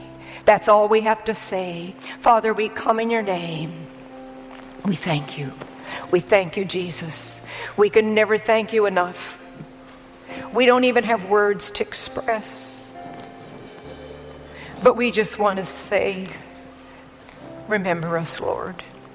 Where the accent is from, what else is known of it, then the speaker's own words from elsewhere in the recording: India; because I grew up in India, so I wasn't there most of the time anyway.